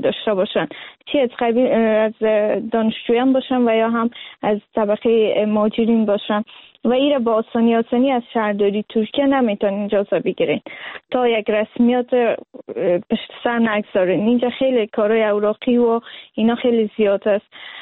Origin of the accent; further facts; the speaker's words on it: Afghanistan; از لحاظ فرهنگی که در افغانستان ما بزرگ شدیم